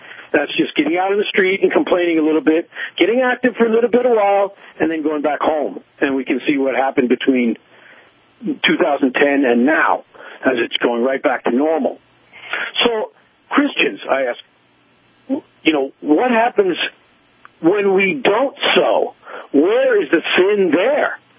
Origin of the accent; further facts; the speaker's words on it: New York, United States; now in Michigan, United States; Well, see, I'm originally a New Yorker, and now I'm in Michigan, and you have to be milquetoast here because the people are just so sensitive